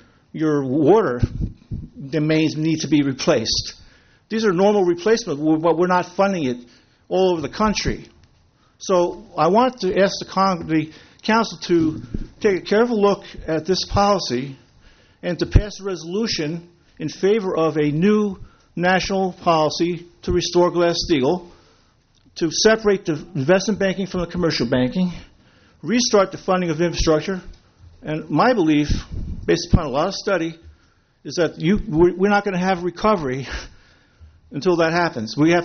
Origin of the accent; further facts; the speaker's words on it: Wilmington, United States; I'm from Wilmington.